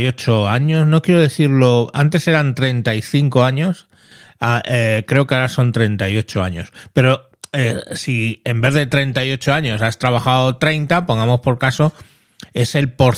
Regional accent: Madrid, Community of Madrid, Spain; yo soy de Madrid, como en mi caso, de la Comunidad de Madrid

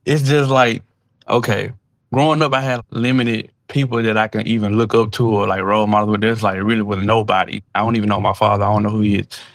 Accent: Memphis, Tennessee, United States; just like the guy right here, Dallas Taylor, you know what I'm saying? I'm from Memphis, Tennessee.

